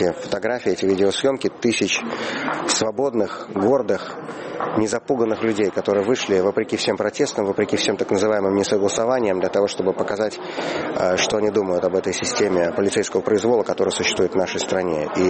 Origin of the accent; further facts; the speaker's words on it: Moscow, Russia; Я сам москвич в 5-м поколении. Я Москву очень люблю.